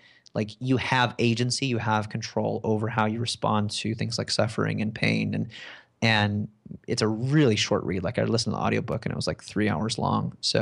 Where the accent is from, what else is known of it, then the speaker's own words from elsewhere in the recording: United States; this is what I'm told as an American